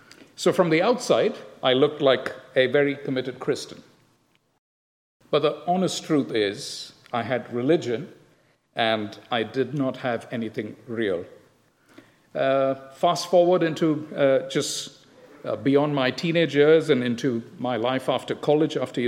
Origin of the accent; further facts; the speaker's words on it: Bangalore, Karnataka, India; I grew up in Bangalore, in the south of India, and I come from a Syrian Catholic background.